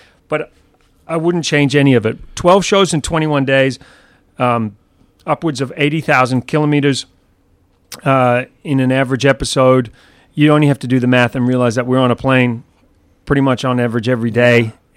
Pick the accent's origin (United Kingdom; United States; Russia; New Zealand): New Zealand; I'm a New Zealander, even though I've got this messed up accent